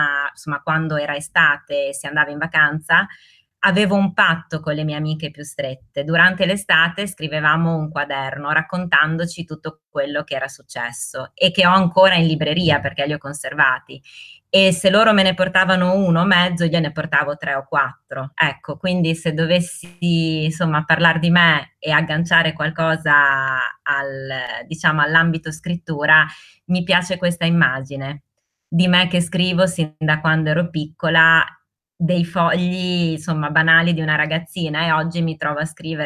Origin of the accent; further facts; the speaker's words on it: Bologna, Emilia-Romagna, Italy; born there; io sono nata e vivo a Bologna